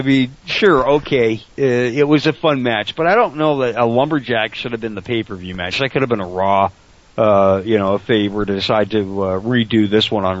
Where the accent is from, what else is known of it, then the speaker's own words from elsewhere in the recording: Canada; I'm Canadian.